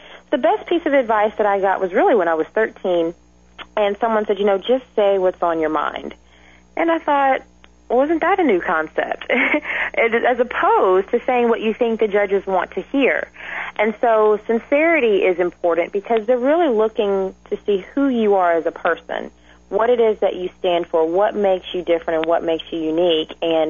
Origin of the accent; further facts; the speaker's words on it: Texas, United States; Well, I grew up in Texas, so I think that's just a rite of passage.